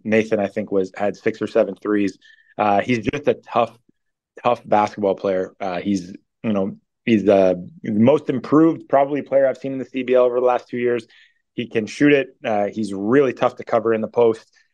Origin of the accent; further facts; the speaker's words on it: Hamilton, Ontario, Canada; because I'm from Hamilton